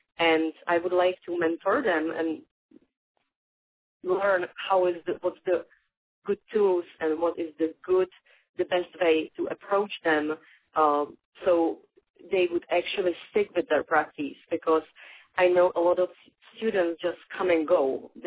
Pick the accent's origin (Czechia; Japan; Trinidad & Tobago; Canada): Czechia; Prague; English is a second language; now in United States; I am not Native American, so I am from Czech Republic originally, from Prague. I've been living in the United States over 9 years